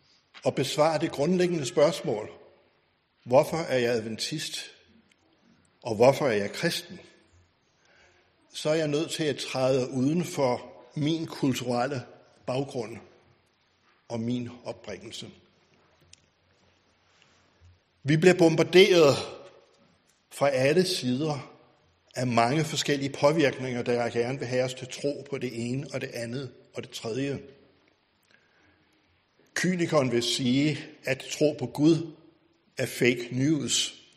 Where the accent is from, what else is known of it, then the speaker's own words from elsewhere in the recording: Skodsborg, Capital Region, Denmark; born there; Hvis jeg ikke var født i Skodsborg, ville jeg så være adventist i dag?